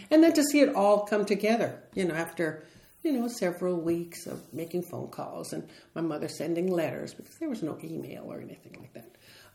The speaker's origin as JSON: {"language": "English", "town": "Boyle Heights", "region": "California", "country": "United States", "tie": "born or raised there", "said": "I'm from a family of 8 children. I grew up in Ramona Gardens Public Housing, the housing project, in Boyle Heights, Lincoln Heights."}